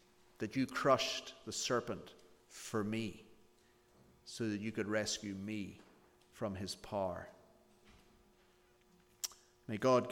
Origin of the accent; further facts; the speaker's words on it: Belfast, Northern Ireland, United Kingdom; I'm from Belfast.